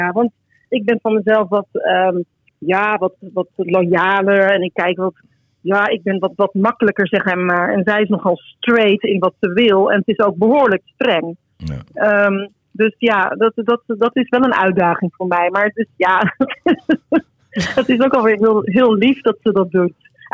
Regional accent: Friesland, Netherlands; ik kom natuurlijk uit Friesland. Maar ik ben wel uiteindelijk... ik ben natuurlijk uiteindelijk wel naar de Randstad verhuisd, maar ook weer met hangende pootjes teruggekomen.

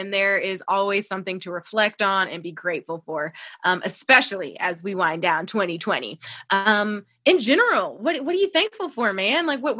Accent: Ohio, United States; now in Los Angeles, United States; I'm from Ohio. All of my family is there. I don't have any close family out in LA.

